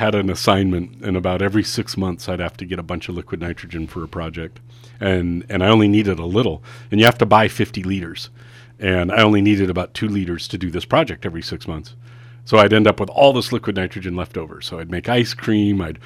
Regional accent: United States; I grew up in Lake Tahoe.

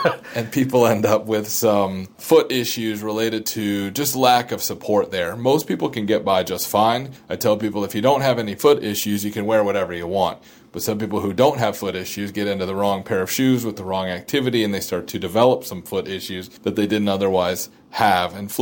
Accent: Des Moines, Iowa, United States; So I'm from Des Moines originally, so not too far away.

